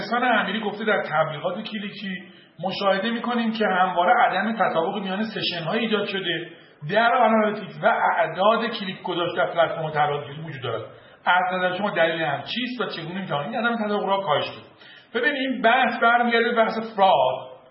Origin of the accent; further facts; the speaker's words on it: Iran; چون ما ایرانی هستیم و فعلا تحریمیم،